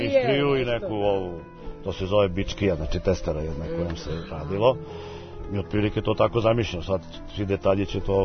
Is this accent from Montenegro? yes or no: yes; Montenegro; ja puno puta tako u nekom druženju kažem da smo mi kao Crnogorci